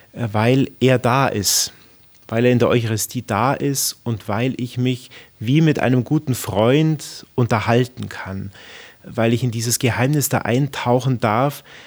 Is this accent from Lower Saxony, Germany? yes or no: no; Bad Wörishofen, Bavaria, Germany; ich komme ja aus Bad Wörishofen, St. Justina